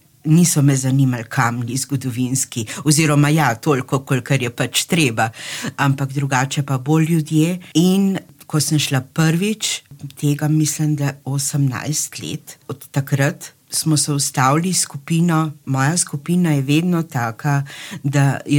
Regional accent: Ljubljana, Central Slovenia, Slovenia; born there; Rojena sem v Ljubljani, v centru Ljubljane, zraven radija televizije.

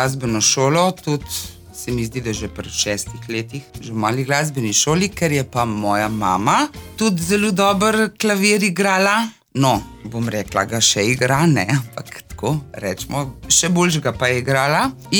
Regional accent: Rakek, Inner Carniola–Karst, Slovenia; Moje otroštvo je na Rakeku, jaz sem Rakovčanka. Če pa pogledam še malo nazaj, bi pa rekla, da sem po srcu pa tudi malo Sorčanka, ker moja mama izvira iz Sorice, to je prelepa gorenjska vasica.

